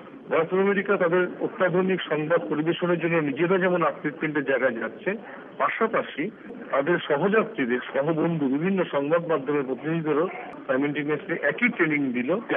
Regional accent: Kolkata, West Bengal, India; আমি voice of আমেরিকার বাংলা বিভাগের সংবাদদাতা পশ্চিমবঙ্গে। আমার বাড়ি কলকাতাতেই, আমি কলকাতা থেকে ঢাকা উড়ে এসেছি

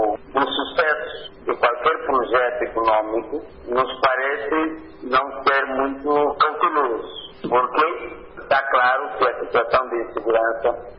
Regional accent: Mozambique; Para nós, como moçambicanos

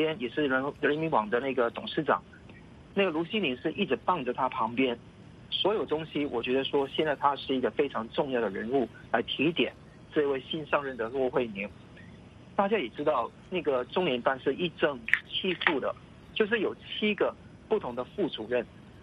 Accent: Hong Kong; 我们香港人愿意接收嘛

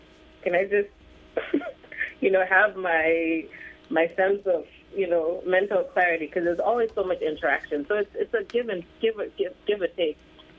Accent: Zimbabwe; now in United States; if anybody asks me where I'm from, I am from Zimbabwe.

